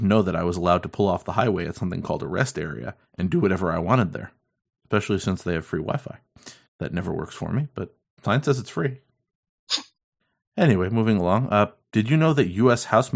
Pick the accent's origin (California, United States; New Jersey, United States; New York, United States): New York, United States; So here's another story from my home state of New York.